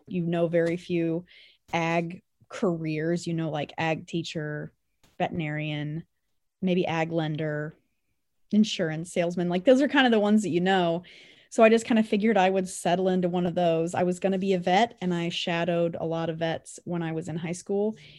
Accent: Colony, Kansas, United States; I grew up in Anderson County around Colony, Kansas, and now I live in Greeley. I grew up like most rural Kansas kids.

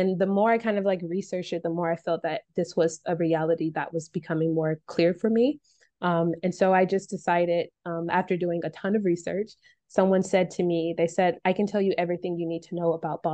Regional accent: Alabama, United States; born there; I never left the United States. I was born in Alabama. There's no jungles in Alabama or anywhere close.

